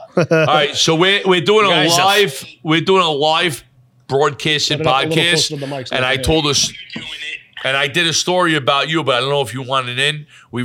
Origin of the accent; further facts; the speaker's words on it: Queens, New York, United States; also born or lived in Williamsburg; So I was born in Williamsburg, but I lived there when I was a little kid. Mm-hmm. And we moved to Queens, which was like a step up.